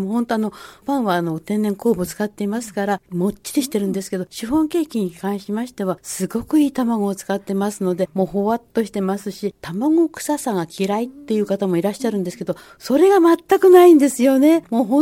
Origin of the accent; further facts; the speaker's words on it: Fujisawa, Kanagawa, Japan; 私善行です、つまり藤沢です。